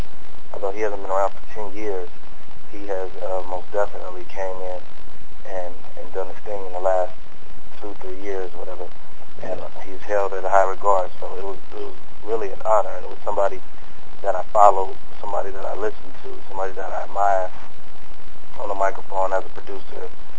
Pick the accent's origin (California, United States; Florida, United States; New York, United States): California, United States; Fresno; I'm from Fresno, California, west side Fresno, California, which is central California, about 2 hours from L.A., about 2 hours from San Francisco, right there in the middle.